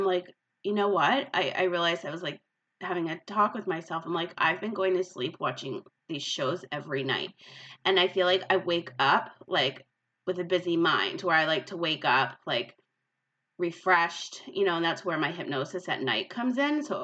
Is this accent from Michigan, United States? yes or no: no; Rhode Island, United States; I mean, I grew up in Rhode Island, so I used to have that Dunkin' Donuts in the snow anyway.